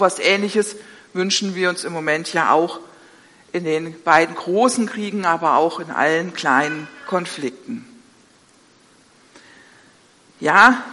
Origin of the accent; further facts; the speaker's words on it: Berlin, Germany; Ich bin ursprünglich Berlinerin